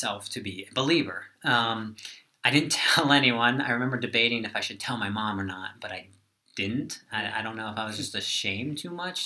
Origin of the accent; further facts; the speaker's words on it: Pennsylvania, United States; But originally I was born in York County, Pennsylvania. I went to a church. I'll combine my salvation experience with where I'm from.